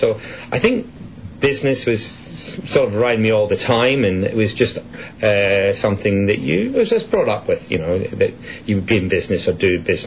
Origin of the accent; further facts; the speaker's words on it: Bellshill, Scotland, United Kingdom; From Belshill in Scotland, which is in Strathclyde area, probably about 30 minutes from Glasgow.